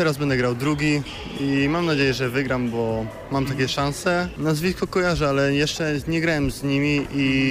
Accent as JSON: {"language": "Polish", "town": "Poznań", "region": "Greater Poland Voivodeship", "country": "Poland", "said": "jestem z Poznania, z Ławic."}